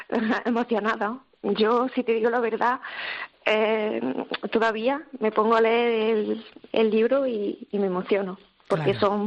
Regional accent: Algarinejo, Andalusia, Spain; Somos de Algadinejo, Granada.

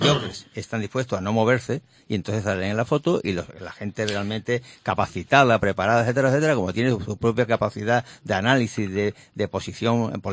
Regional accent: Andalusia, Spain; yo soy andaluz, no soy ni malaguita, ni andalucista, ni nada de eso.

